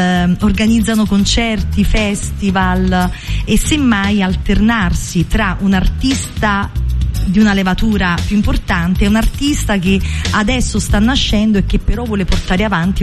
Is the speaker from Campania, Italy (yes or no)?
yes; Castellammare di Stabia, Campania, Italy; also born or lived in Netherlands / Rome; now in Naples, Italy; io non ho mai lasciato questa città. Io sono di Castellammare di Stabia, però mi sento stabiese di nascita e napoletana d'adozione, e non sono mai riuscita a lasciare questa città